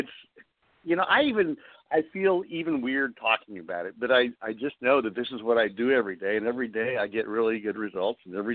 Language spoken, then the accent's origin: English; Texas, United States; I grew up in Texas and we like to mix it up, brawl